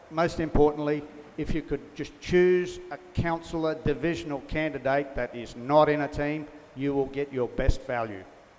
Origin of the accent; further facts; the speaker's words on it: Tinana, Queensland, Australia; from Tanana.